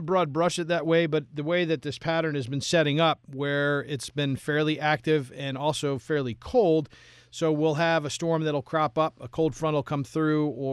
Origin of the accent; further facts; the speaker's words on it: Albany, New York, United States; when I was a kid growing up in Albany, we had a huge snowstorm on Thanksgiving.